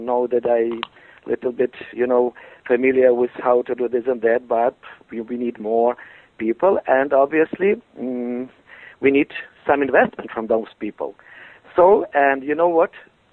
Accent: Ukraine; English is a second language; moved away as an adult; now in Canada; because I am Ukrainian from Ukraine. Mm-hmm. And for the last 15 years I live and work in Canada.

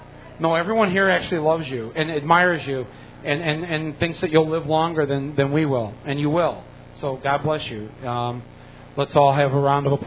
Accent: Midwest, United States; I come from the Midwest. We eat vegetarians. We don't become them.

